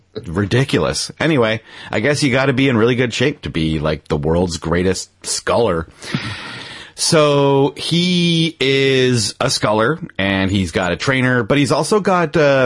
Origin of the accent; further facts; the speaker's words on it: Canada; I'm the Canadian. I'll do it.